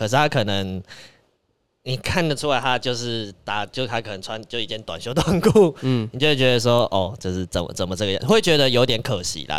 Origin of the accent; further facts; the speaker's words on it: Taiwan; 就是因为假如说我台湾人嘛